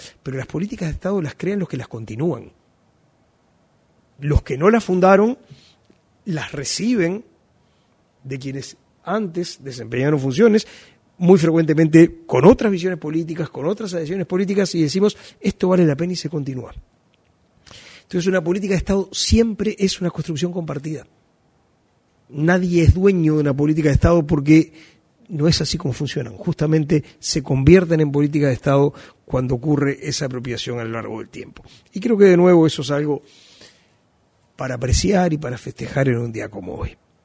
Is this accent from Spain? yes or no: no; Uruguay; lo que somos los uruguayos.